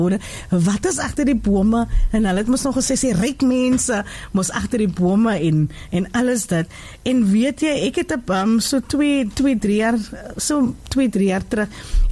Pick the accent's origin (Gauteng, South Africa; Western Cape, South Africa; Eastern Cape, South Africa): Western Cape, South Africa; Wellington; ek is van Wellington. En jy weet, ek bly daar in die wel tevrede in die rural areas, nee, en in die main road, langsam wel tevrede, is mos die klomp bome van Diemorsfontein.